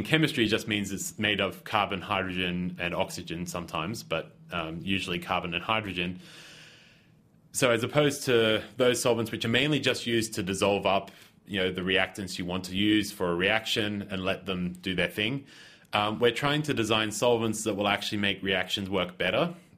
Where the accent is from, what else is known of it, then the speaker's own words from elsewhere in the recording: Australia; I'm originally from Australia.